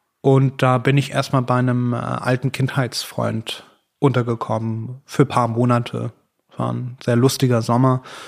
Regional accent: Düren, North Rhine-Westphalia, Germany; now in Berlin, Germany; Also ich bin in Düren geboren, ja. Das liegt zwischen Köln und Aachen im Rheinland. Da habe ich die ersten 10 Jahre verbracht und als ich zurückgekehrt war, war ich erstmal auch in Düren, genauer gesagt in Echtz.

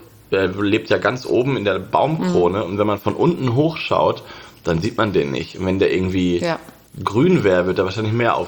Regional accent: Lower Saxony, Germany; also ich komme ja aus Niedersachsen

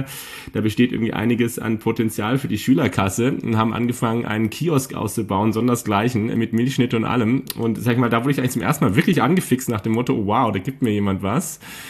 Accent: Freiburg, Baden-Württemberg, Germany; Meine Heimat, also ursprünglich komme ich ja her aus Freiburg, also aus dem Südwesten

